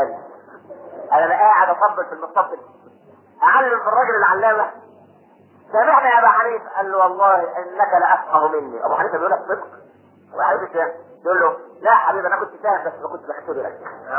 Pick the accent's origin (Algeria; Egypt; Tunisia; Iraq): Egypt; Minya, Minya Governorate; فاكر زمان على المحطة ها عندنا في المنيا